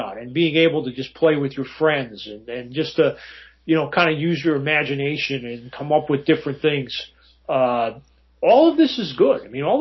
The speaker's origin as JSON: {"language": "English", "region": "New York", "country": "United States", "tie": "born or raised there", "said": "And, you know, having grown up in the Northeast, I grew up on Long Island, and there were very few at a time when there were very, very few rinks and very few places where you could play."}